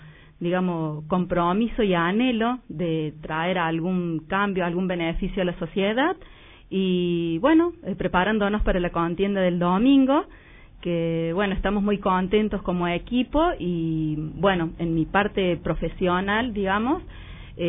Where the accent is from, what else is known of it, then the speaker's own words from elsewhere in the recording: Jesús María, Córdoba, Argentina; soy oriunda de acá de Jesús María